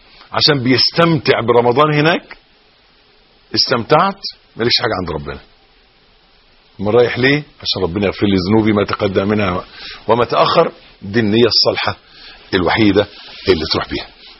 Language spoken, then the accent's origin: Arabic; Egypt; بيقولوا عيبنا احنا كمصريين ان احنا بنتكلم من مناخيرنا، ما بنتكلمش من بقنا